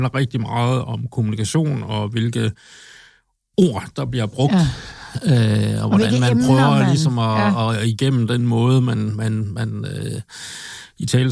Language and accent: Danish; Aarhus, Central Denmark Region, Denmark; Jeg er jo også fra Aarhus.